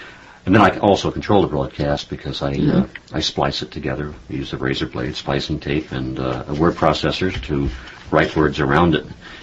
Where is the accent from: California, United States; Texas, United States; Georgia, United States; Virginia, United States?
Texas, United States; Houston; Yes, in fact, I grew up in Houston.